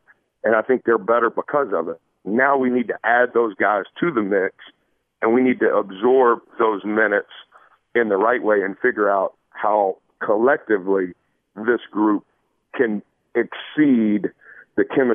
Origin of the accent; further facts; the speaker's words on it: Texas, United States; back when I was a kid growing up in Texas, what they were doing with the Cowboys